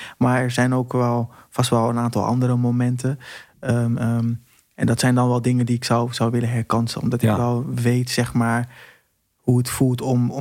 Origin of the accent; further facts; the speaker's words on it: Curaçao; now in Rotterdam, Netherlands; Ik kom uit Curaçao, woon in Rotterdam-Zuid.